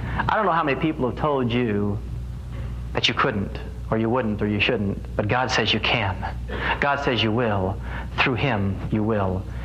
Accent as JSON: {"language": "English", "town": "Los Angeles", "region": "California", "country": "United States", "tie": "born or raised there", "said": "I was preparing for the 84 Olympic Games in my hometown, Los Angeles."}